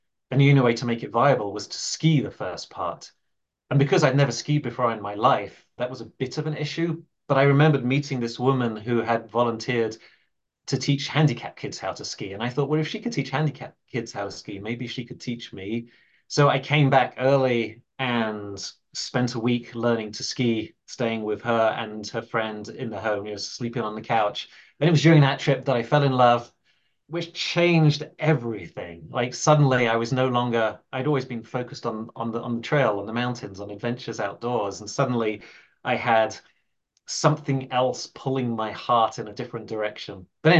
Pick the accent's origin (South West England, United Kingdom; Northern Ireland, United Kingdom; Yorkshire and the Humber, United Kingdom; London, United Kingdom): London, United Kingdom; And I never had that growing up in London, obviously.